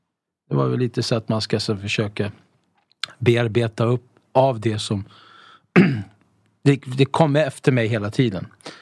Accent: Stockholm, Stockholm County, Sweden; Alltså vi är ju uppvuxna i Tensta.

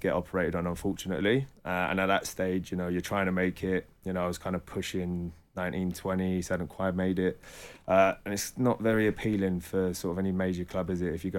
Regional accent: London, United Kingdom; like most young boys growing up in London.

